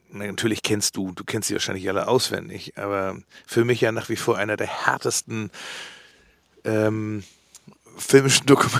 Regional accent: Germany; Als Deutscher bist du in dem Ort, der eigentlich natürlich J-Lo heißt

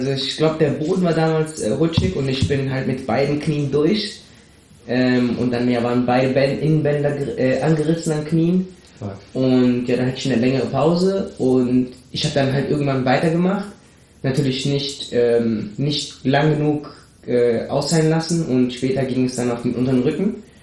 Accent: Colombia; German is a second language; ich bin in Kolumbien aufgewachsen, ich bin Kolumbianer und mein Dad ist Philippiner. Von der philippinischen Seite habe ich nicht wirklich viel zu tun. Aber ja

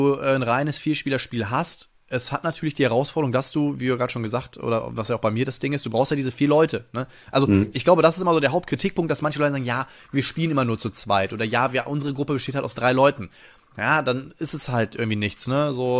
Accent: Friedrichshafen, Baden-Württemberg, Germany; born there; gleichzeitig in meinem Geburtsort da über die Spieldorf zu schlendern. Die haben ja auch so kleine Messehallen da in Friedrichshafen.

